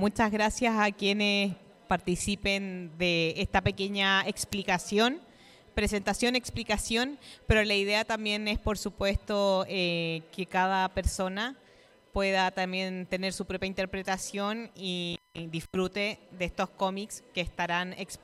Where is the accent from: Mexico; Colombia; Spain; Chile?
Chile; moved away; mujer inmigrante, yo vengo de Chile, es bastante ligado, por supuesto, a mi origen, de manera constante.